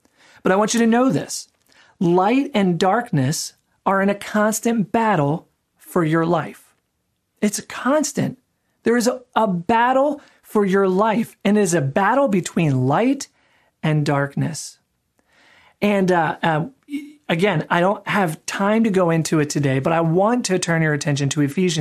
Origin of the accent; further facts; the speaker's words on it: Philadelphia, Pennsylvania, United States; Growing up in Philadelphia, I'm always a big fan of Benjamin Franklin.